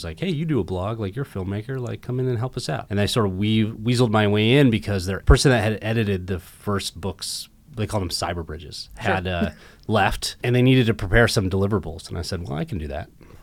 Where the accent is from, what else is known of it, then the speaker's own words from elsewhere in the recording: Seattle, Washington, United States; now in New York, United States; I grew up in Seattle. I wanted to live in New York, you know, and I thought, oh, it might be better if I just move to New York